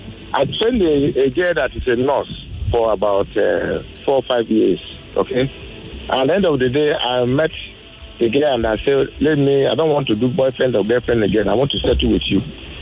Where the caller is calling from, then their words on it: Badagry, Lagos, Nigeria; I'm calling from Badagry.